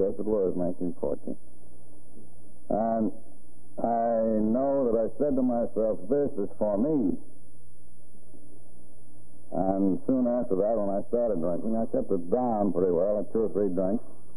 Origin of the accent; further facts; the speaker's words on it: Albany, New York, United States; I didn't get overseas in World War I, but I was in the outfit that was stationed around right in my hometown of Albany.